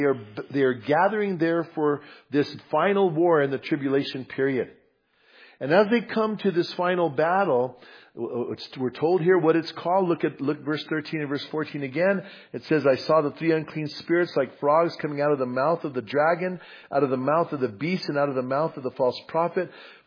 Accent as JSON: {"language": "English", "town": "Bernalillo", "region": "New Mexico", "country": "United States", "tie": "born or raised there", "also_born_or_lived": "New York", "moved": "yes", "said": "Now, when I first moved to New York, you know, I grew up in Bernalillo. We used to go to the river and play, the Rio Grande River."}